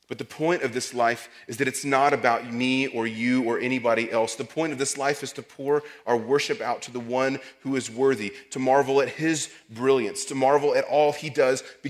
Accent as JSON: {"language": "English", "region": "Texas", "country": "United States", "said": "I'm from Texas. That's where I immediately go."}